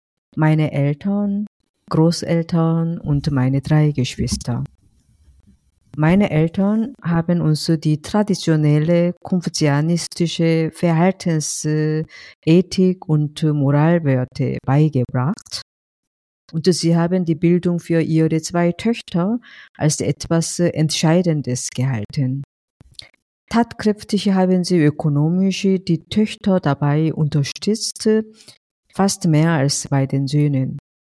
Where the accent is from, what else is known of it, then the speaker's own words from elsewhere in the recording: South Korea; German is a second language; moved away as an adult; now in Germany; Ich komme aus Korea. 1991 kam ich nach Deutschland zu studieren. Seitdem lebe ich in Deutschland. Inzwischen habe ich hier mehr Zeit verbracht als in meiner Heimat. Heute würde ich mich als eine europäische Koreanerin bezeichnen.